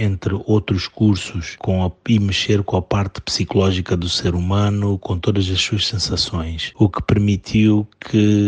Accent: Mozambique

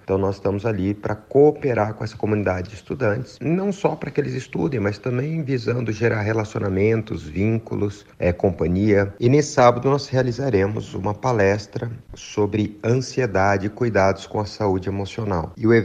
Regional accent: São Paulo, Brazil; now in Londrina, Brazil; eu sou psicanalista, eu sou de São Paulo, eu tenho 43 anos e moro em Londrina há 19 anos.

